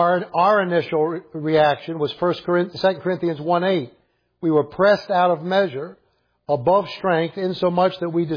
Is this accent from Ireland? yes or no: yes; Ireland; I mean, I'm an Irishman.